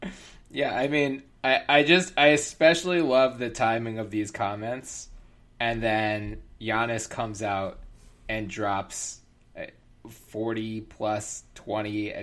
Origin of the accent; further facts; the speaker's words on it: Philadelphia, Pennsylvania, United States; born there; Like, I was born in Philly. I'm stuck with this terrible Sixers team for as long as I live.